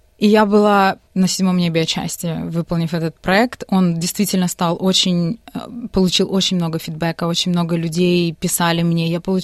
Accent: Odesa, Odesa Oblast, Ukraine; also born or lived in China; now in Australia; я приехала из Одессы, но не совсем из Одессы. Я сначала уехала в Китай, провела некоторое время в Китае

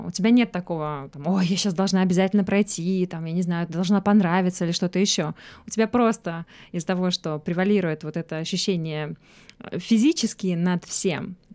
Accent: Cheboksary, Chuvashia, Russia; also born or lived in Samara / Moscow; now in Australia; я вообще родом из Чебоксара, он из Самары. Это вообще третий переезд в моей жизни, потому что сначала я переехала в Самару из Чебоксар, потом из Самары в Москву, и вот сейчас в Австралию.

